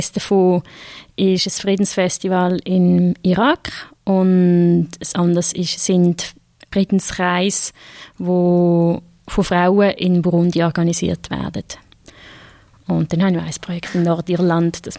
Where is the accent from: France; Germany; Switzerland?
Switzerland; Ich habe da als Schweizerin ja doch sehr viel Freiheiten, mich zu äußern